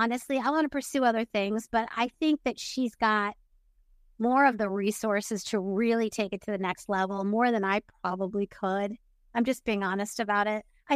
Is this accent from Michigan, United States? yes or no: yes; Michigan, United States; now in Florida, United States; I am originally from Michigan. I am here in Florida.